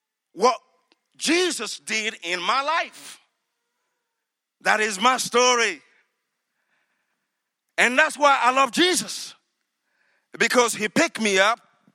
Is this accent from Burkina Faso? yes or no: yes; Burkina Faso; So I was born in Burkina Faso. I grew up in Burkina Faso.